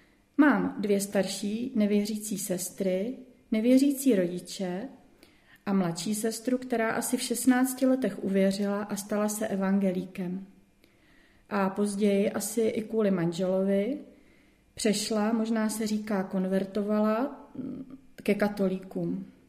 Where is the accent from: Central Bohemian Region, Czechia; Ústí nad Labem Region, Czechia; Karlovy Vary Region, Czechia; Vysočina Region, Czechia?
Karlovy Vary Region, Czechia; Karlovy Vary; born there; now in Prague, Czechia; Předtím jsem bydlela v Malešicích, ale to si už moc nepamatuju, ani to, že jsem se narodila v Karlových Varech.